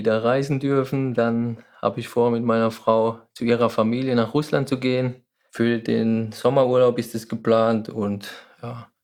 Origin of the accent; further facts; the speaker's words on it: Walldorf, Baden-Württemberg, Germany; Ich komme aus Walldorf und arbeite eben beim Unternehmen Heidelberger Druckmaschinen AG.